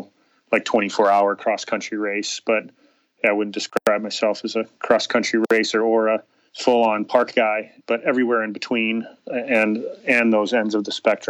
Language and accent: English; Chicago, Illinois, United States; now in Arizona, United States; I grew up in Chicago, and that wasn't the case, certainly.